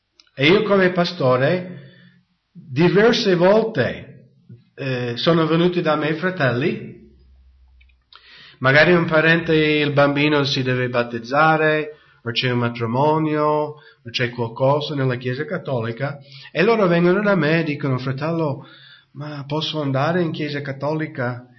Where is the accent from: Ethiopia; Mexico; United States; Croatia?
United States; io sono americano, non sono cresciuto nella Chiesa Cattolica, sono cresciuto protestante